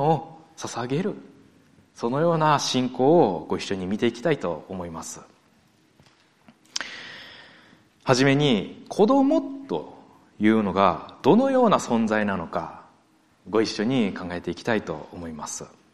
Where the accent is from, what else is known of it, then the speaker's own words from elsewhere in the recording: Osaka, Japan; 私大阪出身ですので